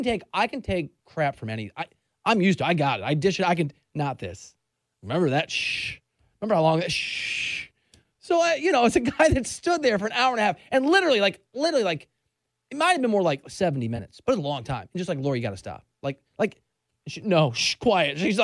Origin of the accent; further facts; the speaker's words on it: Iowa, United States; I grew up on that newspaper. It was an honor to work there. I went back to Des Moines, my home state newspaper.